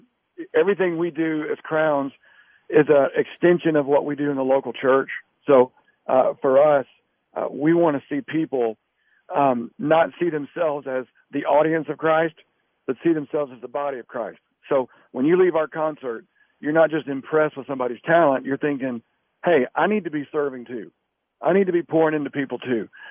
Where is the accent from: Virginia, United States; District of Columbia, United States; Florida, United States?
Florida, United States; Daytona; now in Atlanta, United States; I'm from Daytona, but I live in South Atlanta now.